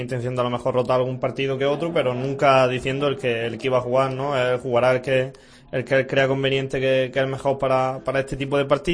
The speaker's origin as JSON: {"language": "Spanish", "town": "Jaén", "region": "Andalusia", "country": "Spain", "said": "yo, que soy de Jaén y juego en el Linares"}